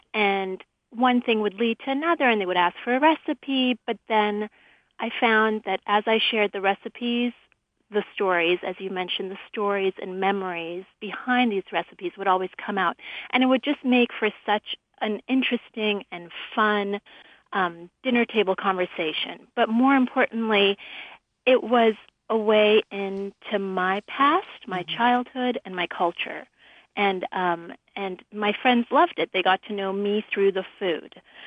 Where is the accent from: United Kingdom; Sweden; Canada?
Canada; now in Los Angeles, United States; I've always loved to share our food with our friends here in Los Angeles and growing up in Canada.